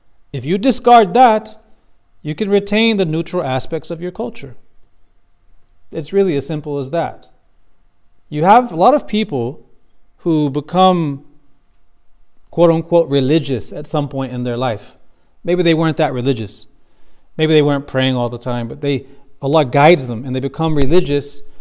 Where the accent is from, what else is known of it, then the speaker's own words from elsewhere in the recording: Morocco; because I came from Morocco before coming here